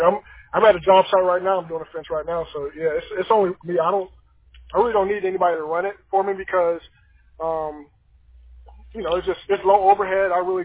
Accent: Miami, Florida, United States; I'm originally from Miami, Florida, so I've done, all my family's out of Miami

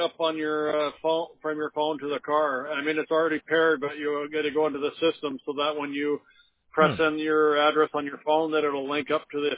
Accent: Canada; And I'm Canadian, so I'm neutral, so I'm not allowed to vote.

